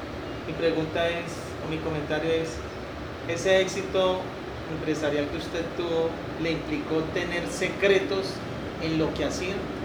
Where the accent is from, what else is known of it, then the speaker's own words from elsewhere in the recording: Fusagasugá, Cundinamarca, Colombia; now in Girardot, Colombia; yo no soy de Girardot, yo soy de Fusagasugá